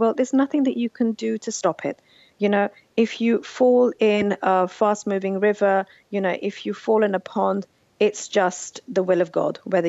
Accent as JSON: {"language": "English", "country": "India", "tie": "born or raised there", "also_born_or_lived": "England", "said": "I'm Indian and I was very self-conscious growing up in India about, you know, issues like modesty"}